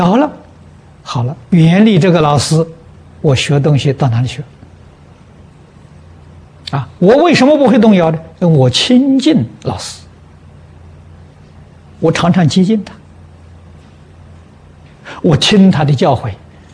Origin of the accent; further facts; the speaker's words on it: Lujiang, Anhui, China; 我的家乡在安徽庐江